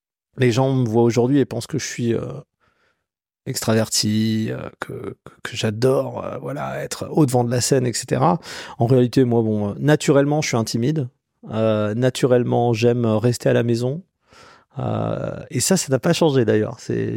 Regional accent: Colmar, Grand Est, France; moi j'ai grandi en Alsace. À Colmar, famille, bah écoute, papa, maman, mon petit frère, ma petite sœur, et une famille, j'ai envie de presque dire traditionnelle, d'immigrés portugais

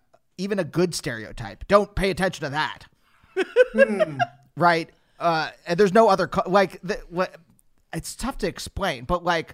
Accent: Pennsylvania, United States; In Pennsylvania in the 80s and the 90s, right?

